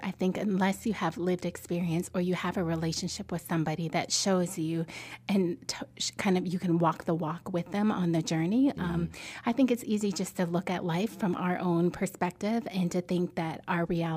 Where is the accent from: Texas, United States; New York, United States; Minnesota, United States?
Minnesota, United States; also born or lived in India; So I went from India to northern Minnesota.